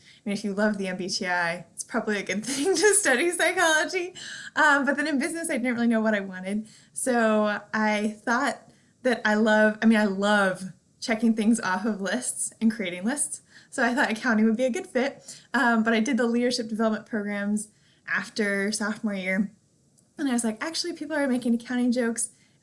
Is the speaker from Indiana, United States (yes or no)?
no; California, United States; now in St. Louis, United States; So I'm originally from California, but have loved the Midwest and now call that home.